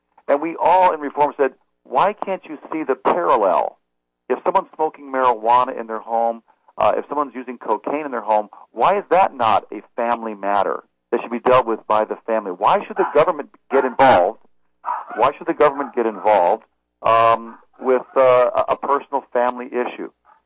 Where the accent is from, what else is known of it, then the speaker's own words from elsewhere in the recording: Fort Worth, Texas, United States; You know, I'm from Fort Worth.